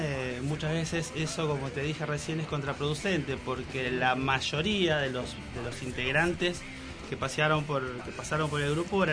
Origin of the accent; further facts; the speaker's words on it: Moreno, Buenos Aires Province, Argentina; Somos de acá, de Moreno.